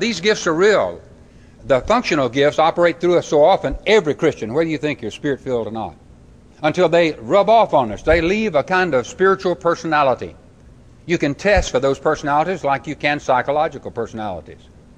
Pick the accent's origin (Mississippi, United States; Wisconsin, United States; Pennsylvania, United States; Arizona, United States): Mississippi, United States; That's why, though I'm from Mississippi, I talk this fast.